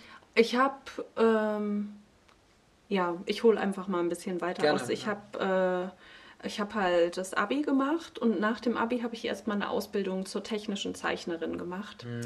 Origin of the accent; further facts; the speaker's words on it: Siegen, North Rhine-Westphalia, Germany; ich komme ursprünglich aus Siegen, aus Nordrhein-Westfalen. Also da bin ich geboren und aufgewachsen in der Nähe, in so einem kleinen Dorf. Mhm. Und habe dann an der Uni Siegen Kunst und Sozialwissenschaften auf Lehramt studiert.